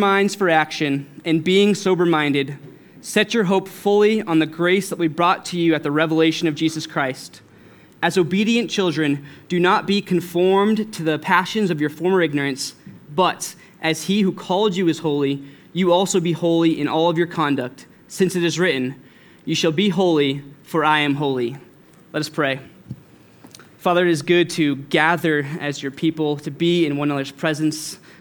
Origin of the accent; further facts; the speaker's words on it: Loveland, Colorado, United States; I was born in Loveland, Colorado, and I grew up here, went to Colorado State